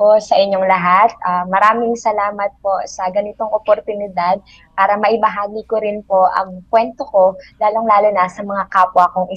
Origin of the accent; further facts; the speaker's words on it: Bulacan, Philippines; Yung hometown ko po, ang bayan ng Pombong, ay may coastal barangays din.